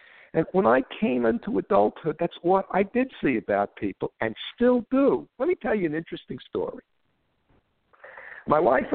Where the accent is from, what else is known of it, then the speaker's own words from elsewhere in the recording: Bronx, New York, United States; I grew up in the Bronx, New York, in a predominantly white neighborhood.